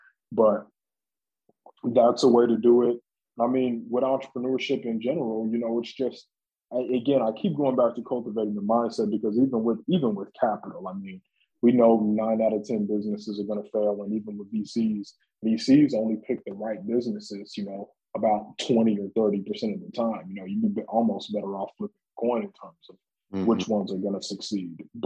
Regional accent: Tulsa, Oklahoma, United States; Being born in this town and having the lineage that I do has always given me some sort of responsibility, a feeling of responsibility towards the Black Wall Street legacy, not only as it relates to Tulsa

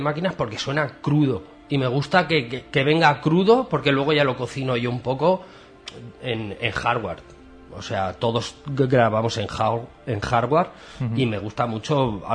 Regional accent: Barcelona, Catalonia, Spain; Y me imagino todo lo que he hecho de menos de Barcelona, que soy nativo de allí

